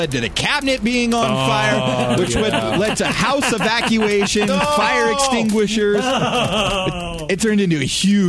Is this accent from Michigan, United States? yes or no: no; Arizona, United States; when I grew up, I grew up in Arizona, so we had a pool in our backyard.